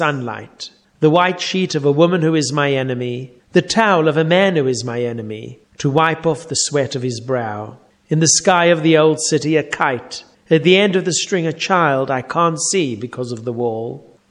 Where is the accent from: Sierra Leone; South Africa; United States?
South Africa; perhaps it is from growing up in South Africa